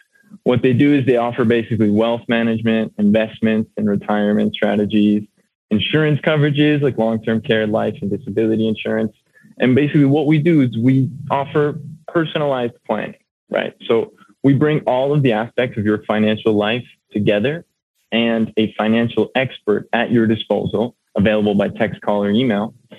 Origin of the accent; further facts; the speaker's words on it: Argentina; now in Miami, United States; So I'm from Argentina, currently living in Miami.